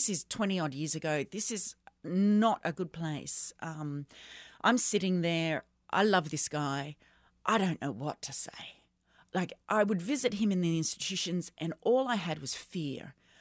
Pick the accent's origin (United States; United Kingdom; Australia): Australia; I was born in Australia, but my family come from El Salvador. So there was a migration, older siblings born overseas, all of that. So I was born and raised in Australia as an immigrant